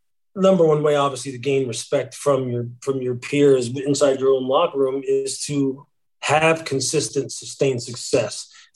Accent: Pennsylvania, United States; back to when I was a kid growing up in Southeastern PA.

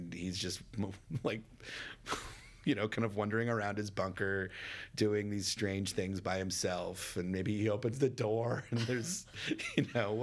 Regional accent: Dallas, Texas, United States; I grew up in Dallas.

